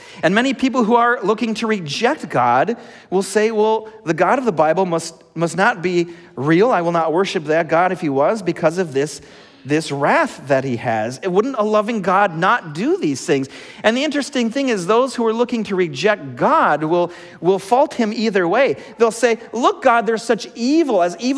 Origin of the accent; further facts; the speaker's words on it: Minnesota, United States; Growing up in Minnesota in the 80s and 90s, what a blessing.